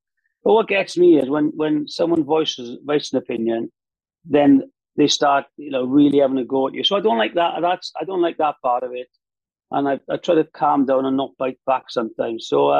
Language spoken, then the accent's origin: English; Wales, United Kingdom; Wales, because I was representing Wales at the time, singing the … that's like my home country.